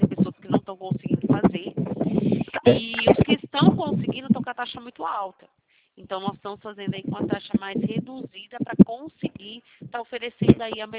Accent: Campinas, São Paulo, Brazil; eu sou aqui da região de Campinas

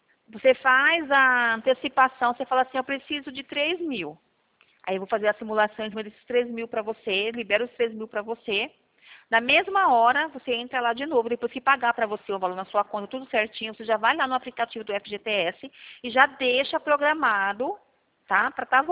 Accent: São Carlos, São Paulo, Brazil; Eu sou aqui de São Carlos, né?

